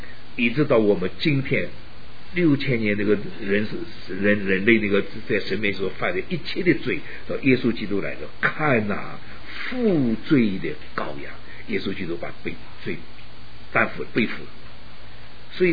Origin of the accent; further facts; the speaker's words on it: Northeast China, China; 我住从小住在东北小的时候啊，那个我们家过去一点呢是个宰牛公司